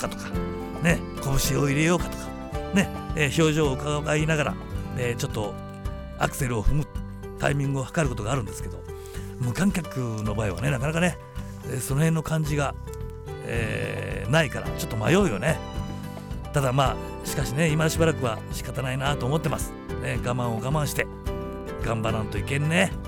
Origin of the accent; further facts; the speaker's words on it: Yamaguchi, Japan; まあ、2日あるいは3日にはいつも、地元山口にね、帰省してますから